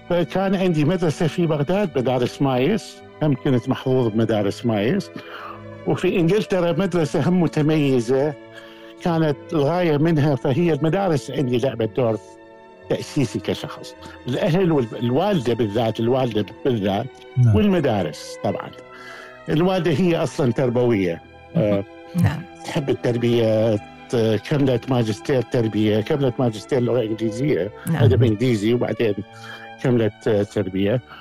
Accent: Mount Lebanon, Lebanon; born there; ولدت في لبنان بالجبل في لبنان من أبوين عراقيين.

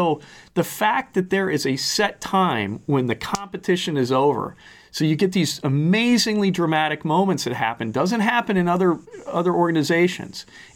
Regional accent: Minnesota, United States; technically at 32, you learn this stuff as a Minnesotan.

